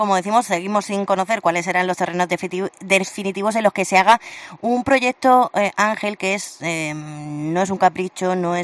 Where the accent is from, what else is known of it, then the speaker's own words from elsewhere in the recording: Cartagena, Region of Murcia, Spain; los principales beneficiados somos los cartageneros en este caso